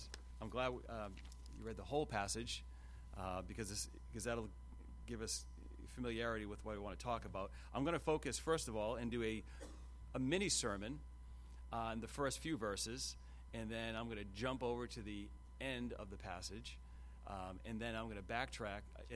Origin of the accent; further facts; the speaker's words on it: Rhode Island, United States; I'm from Rhode Island. We can make one word out of a sentence.